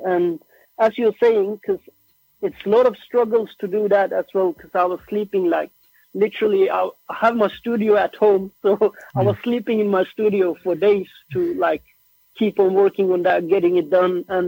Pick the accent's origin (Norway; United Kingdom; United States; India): Norway; first language Norwegian; English is a second language; when I was at home, I'm always speaking Urdu and Punjabi, but when I'm outside, you know, my first language is actually Norwegian.